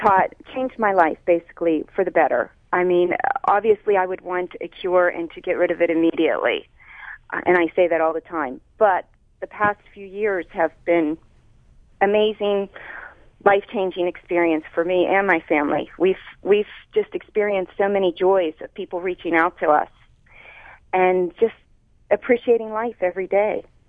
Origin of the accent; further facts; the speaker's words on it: Pittsburgh, Pennsylvania, United States; now in Plum, United States; I'm from Greenfield, in the city of Pittsburgh.